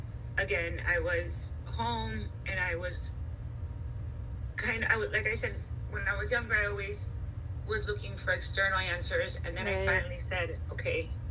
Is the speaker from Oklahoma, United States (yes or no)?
no; Miami, Florida, United States; So growing up in Miami, I was always eating rice and beans, and you always wanted people, you know, my mom always wanted to show love through food